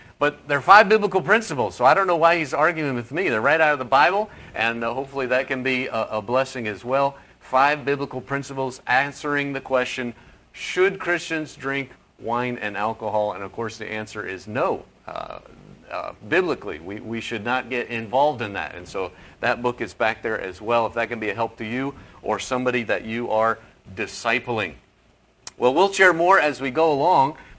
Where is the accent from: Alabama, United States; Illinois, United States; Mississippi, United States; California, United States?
Illinois, United States; Chicago; also born or lived in West Africa; How does God take a short little white guy growing up in Chicago and end up calling him to West Africa, where I lived in a village and my family were the only white people in the whole village, 20,000 people in the village?